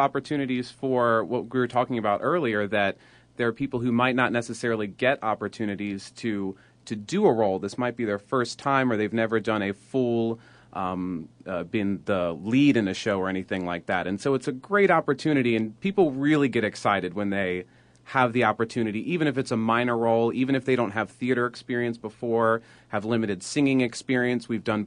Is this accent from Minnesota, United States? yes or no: no; Richmond, Virginia, United States; I'm originally from the Richmond area as well.